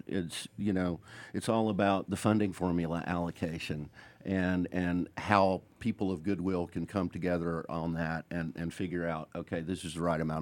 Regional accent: Georgia, United States; I grew up in North Georgia, just south of Fannin County.

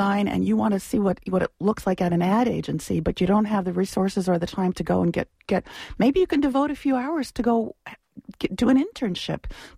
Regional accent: California, United States; I was from back east originally, not New York, but I grew up in California, so he wanted to move to California, so we left.

